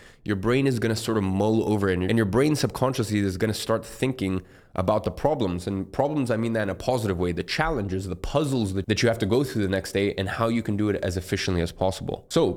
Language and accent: English; London, United Kingdom; I grew up in London, so it's cold, dreary.